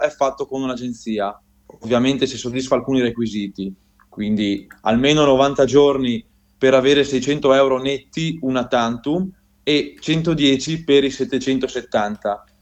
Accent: Zoldo, Veneto, Italy; vengo da Belluno, principalmente da Zoldo.

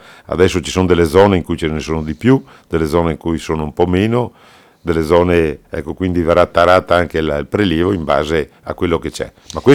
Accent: Veneto, Italy; noi siamo dell'Agordino, siamo della popolazione

